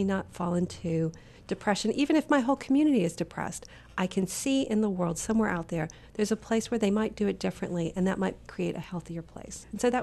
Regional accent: Selma, Alabama, United States; I grew up in Selma, Alabama. After I had been in a military family, we ended up there.

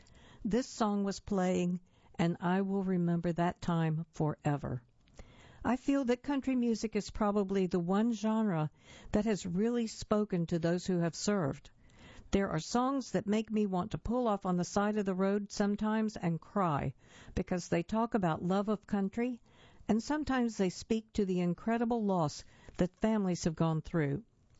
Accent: Texas, United States; Growing up in Texas, I was exposed to progressive country like

